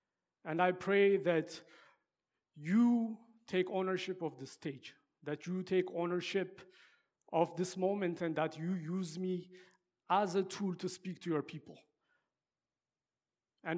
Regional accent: Ethiopia; moved away as an adult; now in Canada; We're originally from Ethiopia. I came to Canada 4 years ago for school at the University of Alberta.

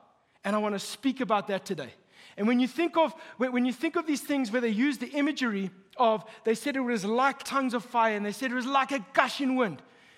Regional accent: Canada; when you walk in there as a Canadian, you want to cry because it's the same price as like just a duplex over here.

